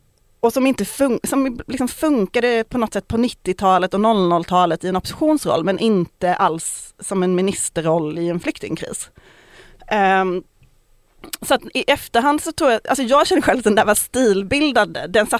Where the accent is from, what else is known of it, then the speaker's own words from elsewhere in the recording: Malmö, Skåne, Sweden; Jag kom ju från Malmö då, men nu har jag träffat många som är så, för så är folk i Stockholm, har jag insett.